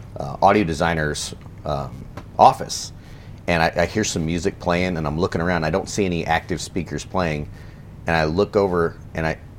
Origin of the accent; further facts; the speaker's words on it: United States; I'm an American guy.